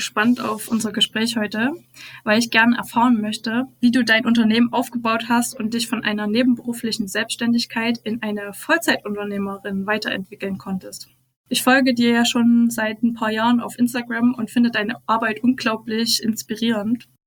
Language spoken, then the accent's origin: German; Schleiz, Thuringia, Germany; ich bin aus Thüringen, aus Schleiz, um genau zu sein.